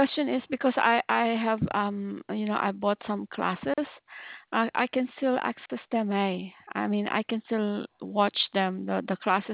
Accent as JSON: {"language": "English", "country": "New Zealand", "said": "I'm from New Zealand. I'm calling from New Zealand."}